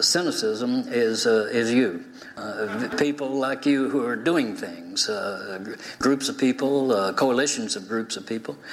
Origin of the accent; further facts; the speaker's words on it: Austin, Texas, United States; My newspaper, the Austin American Statesman, in the daily in my hometown, is now a product of Gannett.